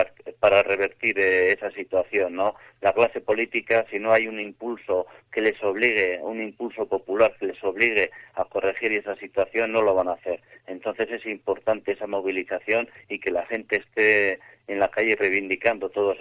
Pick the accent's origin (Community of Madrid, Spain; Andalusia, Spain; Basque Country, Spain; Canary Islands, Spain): Basque Country, Spain; Campezo; Yo soy de Campezu